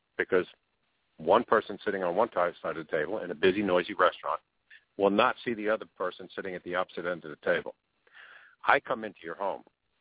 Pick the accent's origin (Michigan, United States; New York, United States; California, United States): New York, United States; So, but years ago, growing up in New York, there was back with this family history, every one of my tattoos has a meaning.